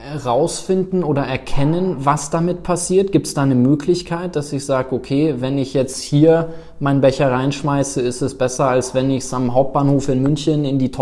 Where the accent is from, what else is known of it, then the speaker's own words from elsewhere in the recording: South Africa; ich bin in Südafrika groß geworden und viel in Afrika rumgereist, auch in Asien